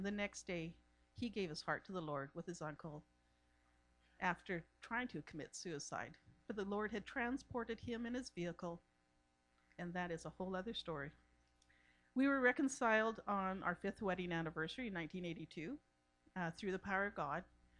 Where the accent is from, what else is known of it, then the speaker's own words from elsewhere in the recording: Burnaby, British Columbia, Canada; also born or lived in Vancouver; I was born in Vancouver and raised in South Burnaby.